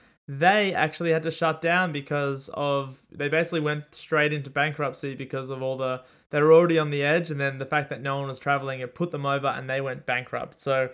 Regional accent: Australia; I'll never be like this because I'm Australian and Americans are crazy. And then I'm watching these videos coming from my own country and I'm going, wow, we are just as bad as America.

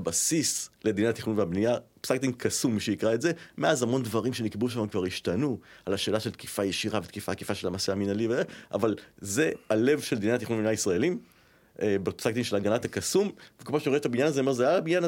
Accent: Givatayim, Tel Aviv District, Israel; לא, גדלתי בגבעתיים. היום אני בתל אביב, אבל גדלתי בגבעתיים.

